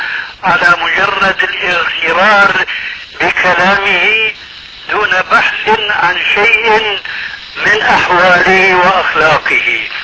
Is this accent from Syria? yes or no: yes; Syria